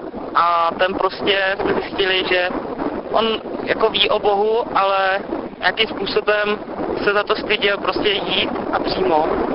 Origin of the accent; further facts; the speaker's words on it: Zaječov, Central Bohemian Region, Czechia; jsem ze Zaječova a je mi 22 let.